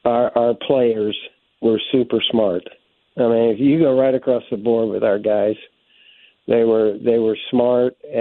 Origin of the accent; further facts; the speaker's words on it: North Carolina, United States; I grew up in North Carolina. The only football team we could get on TV was the Redskins.